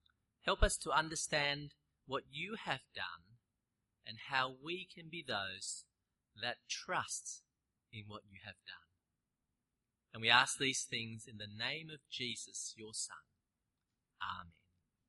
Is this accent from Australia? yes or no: yes; Sydney, New South Wales, Australia; also born or lived in Hong Kong; So I've grown up in Australia, in Sydney. I'm what they call a banana. That is yellow on the outside, white on the inside.